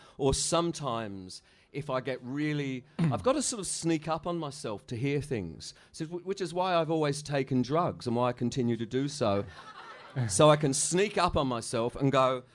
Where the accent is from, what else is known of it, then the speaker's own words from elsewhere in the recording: Canberra, Australian Capital Territory, Australia; also born or lived in London; And like I am a Cockney in some ways, and in other ways I'm a guy who grew up in Canberra.